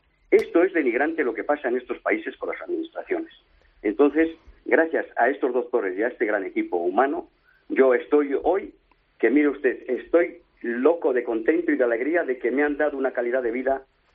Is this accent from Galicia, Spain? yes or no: no; Soria, Castile and León, Spain; Aquí en Soria, porque yo soy de Soria, yo soy castellano y muy claro hablando